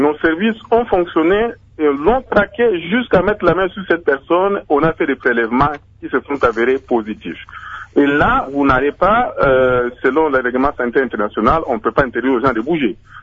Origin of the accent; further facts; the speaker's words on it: Kinshasa, DR Congo; born there; moi je suis né à Kinshasa, je n'ai jamais bougé au Bas-Congo, je vis ici